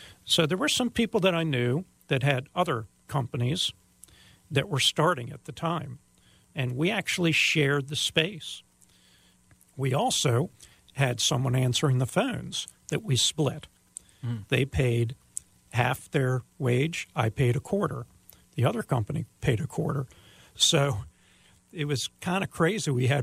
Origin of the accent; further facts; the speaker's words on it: Maryland, United States; I grew up in Montgomery County, and down there, it's really busy and a little crazy.